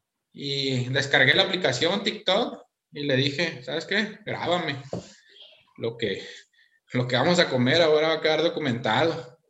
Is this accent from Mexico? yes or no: yes; Los Mochis, Sinaloa, Mexico; Sí, soy de Los Mochis, Sinaloa.